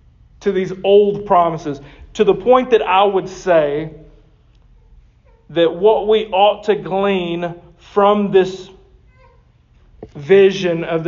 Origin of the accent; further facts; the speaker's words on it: United States; I can't say that other word, I'm American, it's my fault